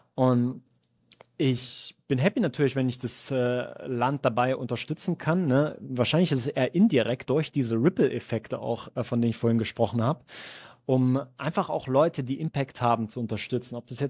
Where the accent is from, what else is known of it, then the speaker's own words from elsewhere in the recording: Sangerhausen, Saxony-Anhalt, Germany; dass ich da bei ihm unterkommen kann in meiner Heimatstadt Sangerhausen